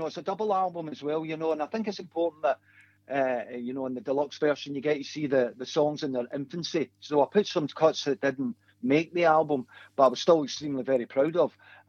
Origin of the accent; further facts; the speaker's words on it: Clydebank, Scotland, United Kingdom; me growing up in Clyde Bank